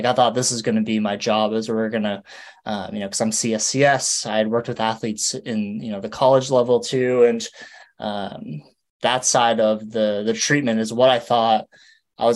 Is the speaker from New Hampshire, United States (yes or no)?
yes; New Hampshire, United States; I grew up in New Hampshire and went to school in Maine for college. And I moved to Boston because I was going to PT school.